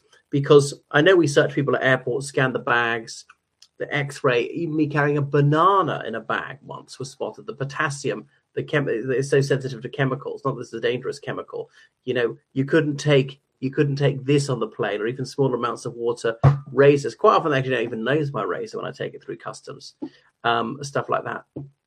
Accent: Ireland; o everyone … from Ireland

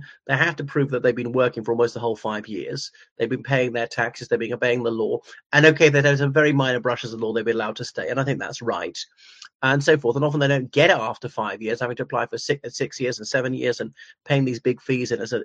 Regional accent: Ireland; everybody … from Ireland, so welcome back to my channel, or welcome for the very first time.

